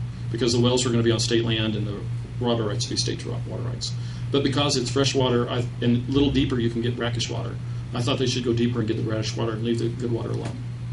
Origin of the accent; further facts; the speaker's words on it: Alamogordo, New Mexico, United States; this is my hometown. I was born at Gerald Champion Hospital in the old location by Dr. Sims about 60 years ago.